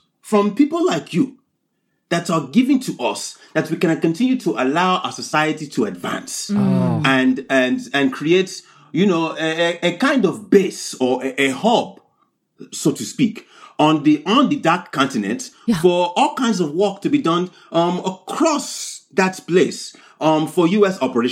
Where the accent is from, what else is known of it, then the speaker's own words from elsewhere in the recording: Nigeria; I'm here from Wakanda. Yes, I'm here fresh. Nigeria is what we call it these days.